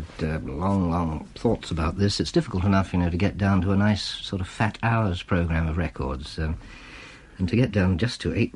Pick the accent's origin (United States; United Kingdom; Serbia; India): United Kingdom; London; born there; I was born in London, yes. My mother was Swiss and my father Czech. They settled in London.